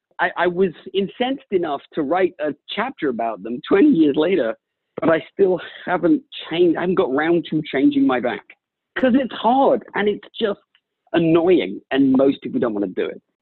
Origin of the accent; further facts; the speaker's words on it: United States; now in United Kingdom; I moved here 20 years ago, so I'm an American, and my experience is American